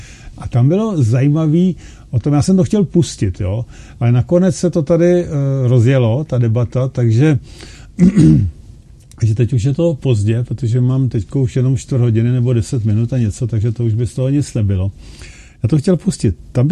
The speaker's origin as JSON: {"language": "Czech", "town": "Plzeň", "region": "Plzeň Region", "country": "Czechia", "said": "říká, že odkud jsem, já jsem říkal z Plzně"}